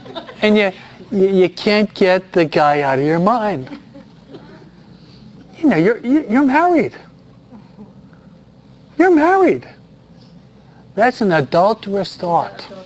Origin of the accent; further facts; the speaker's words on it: East Coast, United States; I'm from the East Coast.